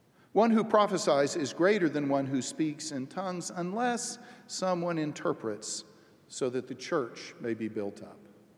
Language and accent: English; Texas, United States; But I have to say, growing up in Texas, there were a lot of things in the movie that I had no connection with.